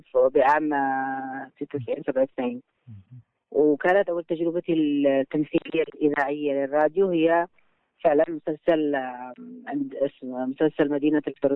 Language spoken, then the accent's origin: Arabic; Tihama, Yemen; accent: Tihami; بحكم أننا يعني تربيت وترعرعت في تهامة، وكان عندي كثير يعني من إتقان باللهجة التهامية